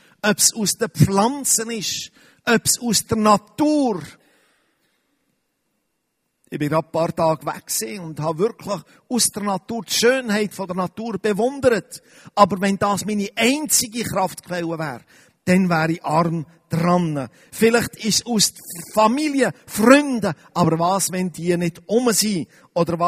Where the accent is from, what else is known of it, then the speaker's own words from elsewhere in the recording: Switzerland; Und gerade als Schweizer haben wir eine Prägung von der Zurückhaltung